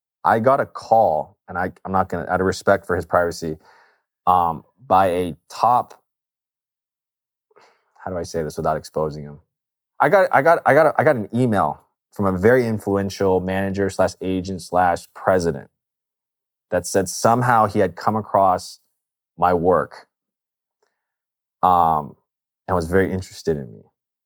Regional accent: Los Angeles, California, United States; I'm not from Asia. My ancestors are. I'm from LA. My mom was born in LA. My dad was born in the Bay. Like, we're from California, okay?

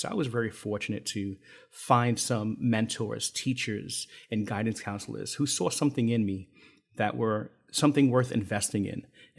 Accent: Brooklyn, New York, United States; we moved into East New York, Brooklyn. That's where I grew up, born and raised in Brooklyn, New York.

